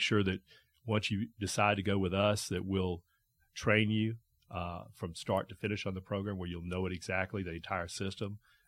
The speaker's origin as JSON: {"language": "English", "town": "Atlanta", "region": "Georgia", "country": "United States", "tie": "born or raised there", "said": "I grew up here, just south of here, actually, at Peachtree Hills."}